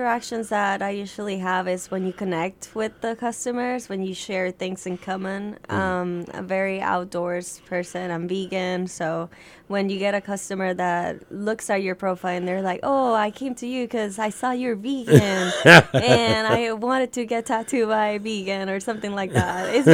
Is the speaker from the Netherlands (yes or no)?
no; Puerto Rico; now in Savannah, United States; I'm a tattoo artist. I was born in Puerto Rico, raised there, and I came to Savannah to study art.